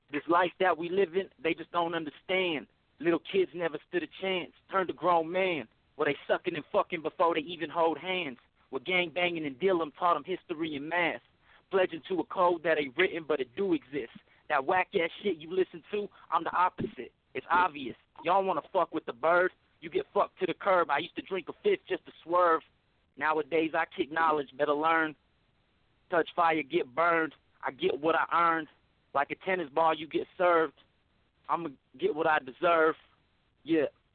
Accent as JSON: {"language": "English", "region": "Utah", "country": "United States", "said": "since I'm from Utah in the state that I'm in, you know, I wanted to help out my community"}